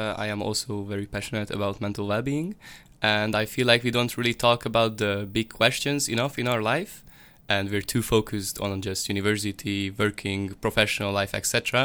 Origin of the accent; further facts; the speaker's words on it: Budapest, Hungary; English is a second language; I come from Hungary, Budapest, and I study electrical engineering.